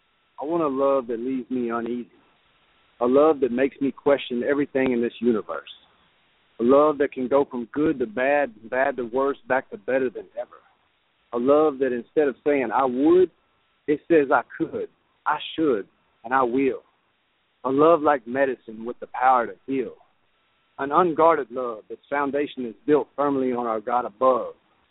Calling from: Arkansas, United States; calling from...

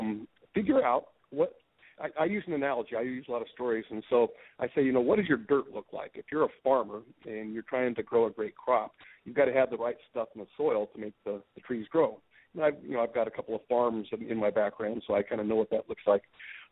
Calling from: Portland, Oregon, United States; I'm in Portland today, Portland, Oregon.

